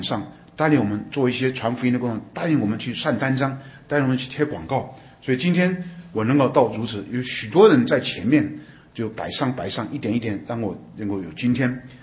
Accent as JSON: {"language": "Chinese", "region": "Taipei", "country": "Taiwan", "tie": "born or raised there", "said": "所以我就这样从小在教会里长大，感谢神，不晓为什么我礼拜六就喜欢到教会去，跟弟兄姊妹，跟大哥大姐姐，尤其台北国语礼拜堂"}